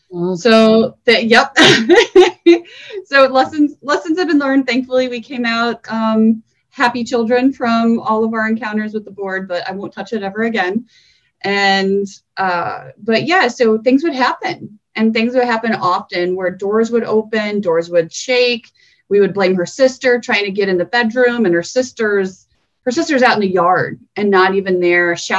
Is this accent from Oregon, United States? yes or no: no; Missouri, United States; I am from Missouri, about 80 miles north of St. Louis.